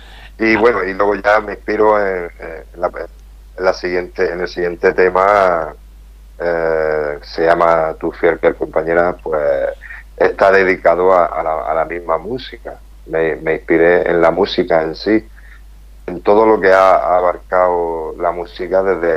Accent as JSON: {"language": "Spanish", "town": "Almería", "region": "Andalusia", "country": "Spain", "said": "lo hice inspirado en mi tierra, en todo lo que tenemos. Incluso nombro la mujer de Almería"}